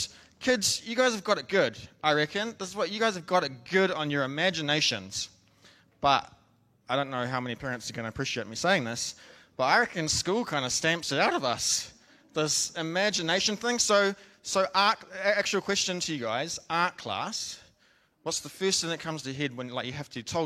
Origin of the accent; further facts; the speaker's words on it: New Zealand; I'm from New Zealand, bush, whatever, you know, that's not that special.